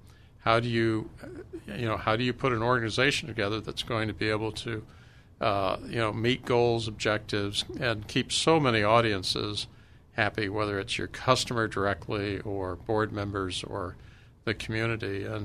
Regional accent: Brevard, North Carolina, United States; born there; I was born in Brevard, North Carolina.

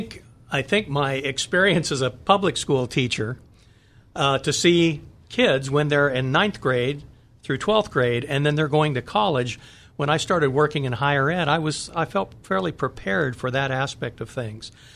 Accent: Riverside, California, United States; Sure. I grew up in Riverside, so I'm a Southern California boy.

